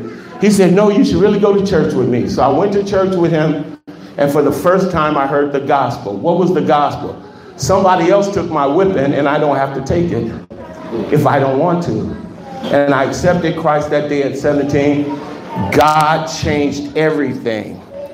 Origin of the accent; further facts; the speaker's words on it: Los Angeles, California, United States; And like I said, I grew up in South Central LA.